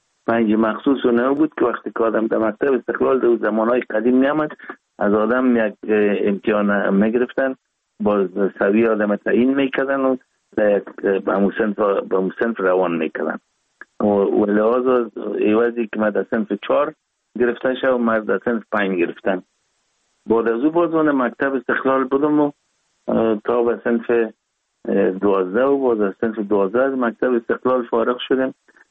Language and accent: Persian; Kabul, Afghanistan; born there; ما 4 دلو 1316 در نوابات دی افغانان کابل تولد شدیم